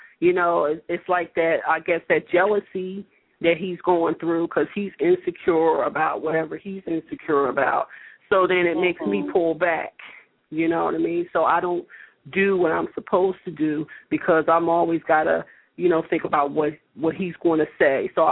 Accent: Sicklerville, New Jersey, United States; I'm from Sicklerville, New Jersey.

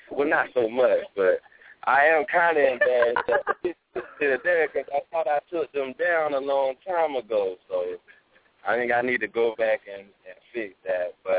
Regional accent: Pompano Beach, Florida, United States; now in Tampa, United States; I'm from Pompano Beach, Florida. I moved out to Tampa, Florida a little over 2 years ago

